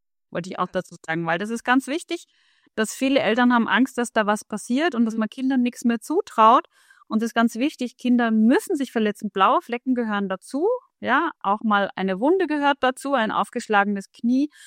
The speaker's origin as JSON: {"language": "German", "town": "Kiel", "region": "Schleswig-Holstein", "country": "Germany", "said": "ich komme aus Kiel."}